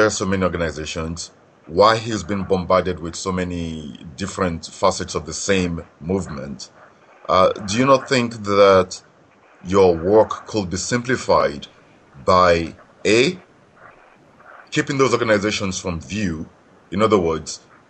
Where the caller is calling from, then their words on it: United Kingdom; I'm calling from the United Kingdom